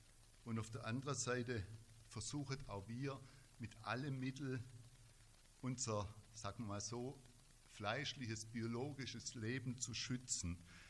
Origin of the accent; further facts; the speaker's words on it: Herbrechting, Baden-Württemberg, Germany; ich komme aus Herbrechting